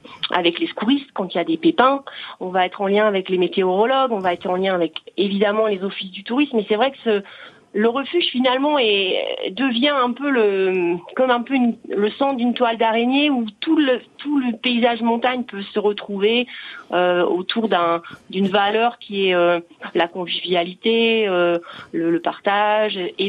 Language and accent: French; Bourgogne-Franche-Comté, France; je ne suis pas née en Savoie, mais je suis quand même née en montagne parce que je suis native du Jura.